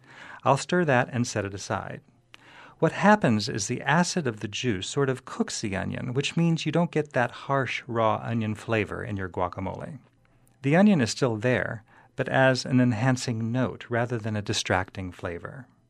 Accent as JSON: {"language": "English", "region": "Texas", "country": "United States", "tie": "born or raised there", "said": "I grew up in Texas, where Tex-Mex was always big, but we rarely had avocados in the 60s and 70s because they were so expensive"}